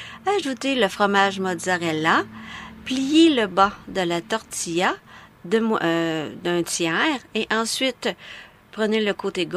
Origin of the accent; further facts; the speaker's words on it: Quebec, Canada; dans mon coin de pays, en Abitibi, c'est pas mal pluvieux.